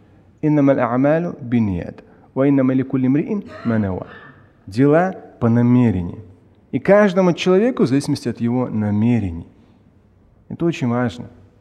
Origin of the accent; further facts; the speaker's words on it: Moscow, Russia; я обычный как бы москвич, да, в Москве родился.